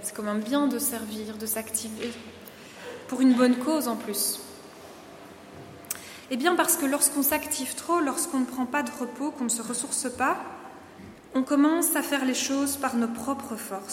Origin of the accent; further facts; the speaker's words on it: Brussels, Belgium; chez nous à Bruxelles dans le Nord, c'est très très très cadencé